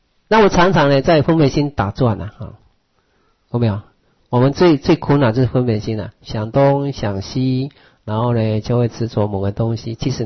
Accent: Taiwan; 我们台湾人比较标准比较低啦

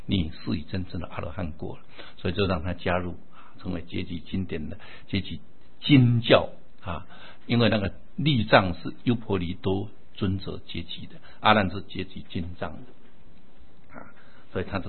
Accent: China; 你看我们中国人讲学佛

